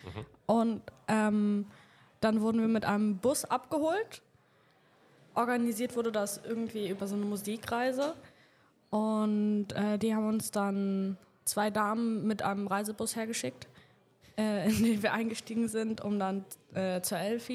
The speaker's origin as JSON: {"language": "German", "region": "Hamburg", "country": "Germany", "said": "und ich komme aus Hamburg, also."}